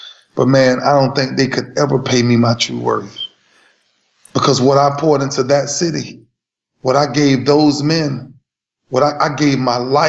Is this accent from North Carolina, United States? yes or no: no; Lakeland, Florida, United States; I'm going to go back and do something in my hometown, Lakeland.